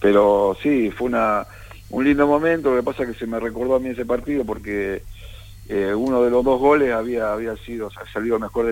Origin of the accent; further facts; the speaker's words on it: El Trébol, Santa Fe, Argentina; Sí, en el Trébol, provincia de Santa Fe.